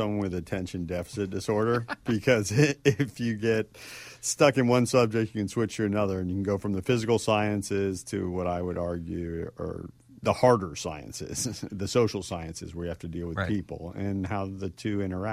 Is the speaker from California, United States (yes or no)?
no; Florida, United States; the bottom line was I grew up in South Florida, so part of it is just circumstances where you're surrounded by water